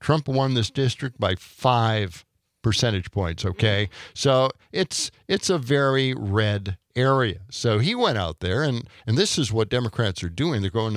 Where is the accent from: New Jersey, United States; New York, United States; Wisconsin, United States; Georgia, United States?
Wisconsin, United States; Milwaukee; Yes, I'm from Milwaukee, man. That's all we had around there.